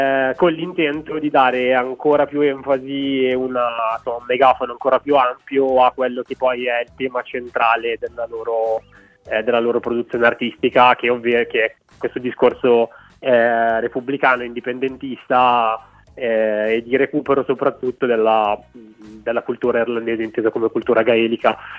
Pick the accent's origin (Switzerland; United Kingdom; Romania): United Kingdom; Belfast, Northern Ireland; che è West Belfast piena, quindi proprio a 300 metri da dove stavano loro.